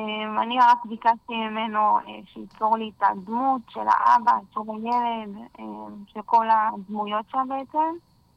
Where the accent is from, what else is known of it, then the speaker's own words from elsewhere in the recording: Lod, Central District, Israel; born there; לא, נולדתי בלד, ולפני בערך 10 שנים עברתי לשומרון.